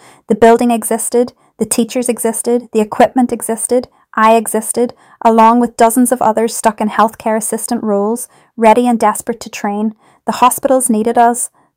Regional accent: Northwood, London, United Kingdom; I grew up in Northwood to a family of teachers

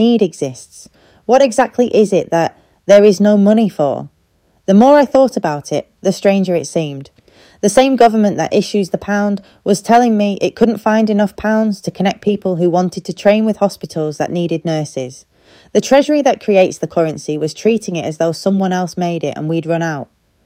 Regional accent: Frodsham, North West England, United Kingdom; I grew up in Frodsham watching my nan recover from a stroke.

